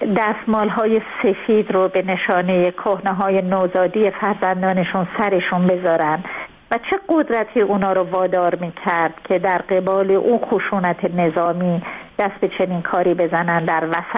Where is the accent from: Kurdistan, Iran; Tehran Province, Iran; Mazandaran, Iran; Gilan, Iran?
Gilan, Iran; Langarud; خب ما خودمونم خب شمالی هستیم، ما نگرودی هستیم.